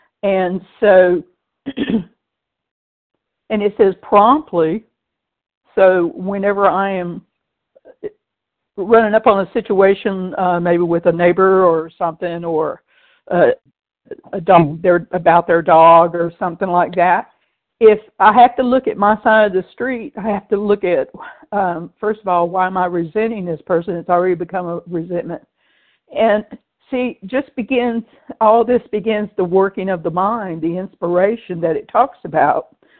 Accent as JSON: {"language": "English", "region": "Florida", "country": "United States", "said": "I am from Florida"}